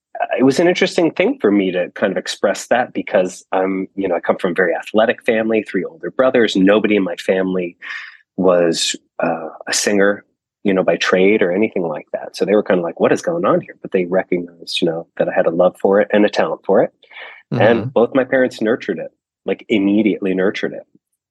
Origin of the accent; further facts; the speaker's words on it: New Jersey, United States; I grew up in Bergen County, New Jersey. So just about a half an hour outside of New York City.